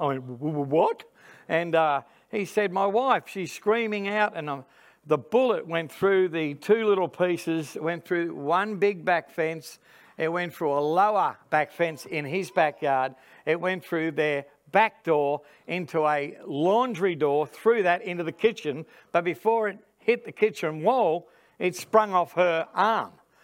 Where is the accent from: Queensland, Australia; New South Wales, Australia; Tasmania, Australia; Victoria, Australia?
Victoria, Australia; Melbourne; Melbourne. That's where I come from. I was born in Melbourne, and I was born on Friday the 13th, of all things.